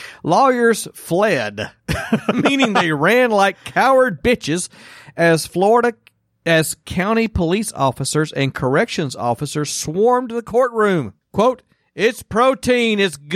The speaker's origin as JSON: {"language": "English", "region": "Mississippi", "country": "United States", "tie": "born or raised there", "said": "Now, growing up in South Mississippi, I grew up in heat."}